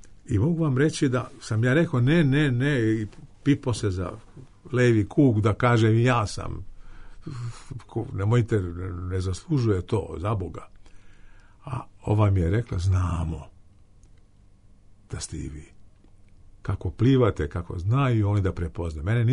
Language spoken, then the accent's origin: Serbian; Vršac, Vojvodina, Serbia; ja sam iz Vršca poreklom.